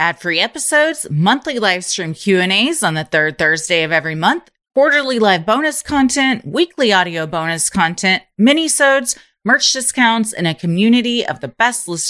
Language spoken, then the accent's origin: English; United States; And as the American people, I think we have the right to know.